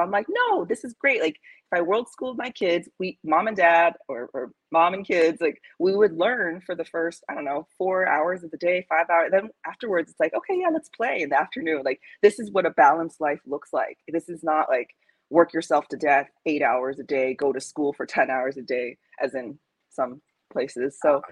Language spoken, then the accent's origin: English; New York, United States; I did, yeah, Long Island mostly.